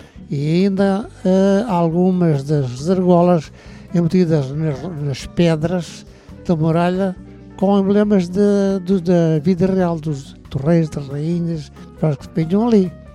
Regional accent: Faro, Portugal; now in Lisbon, Portugal; eu não sou de cá. Sou do Algarve. É aqui, moro a partir dos anos 40, 50, 60, pouco mais ou menos. Portanto, já daqui a uns aninhos que moro aqui.

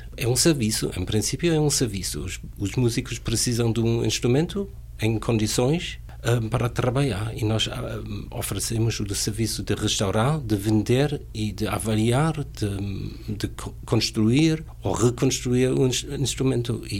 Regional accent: Germany; Portuguese is a second language; moved away as an adult; Inglaterra, porque não foi possível na altura encontrar um sítio para aprender na Alemanha, que é o meu país de origem.

